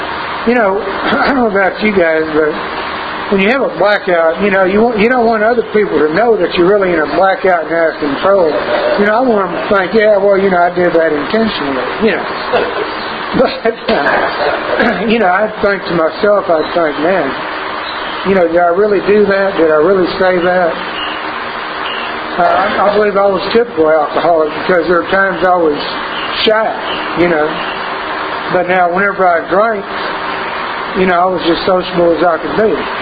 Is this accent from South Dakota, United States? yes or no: no; West, Texas, United States; I grew up in West. I guess a lot of you maybe know where West is.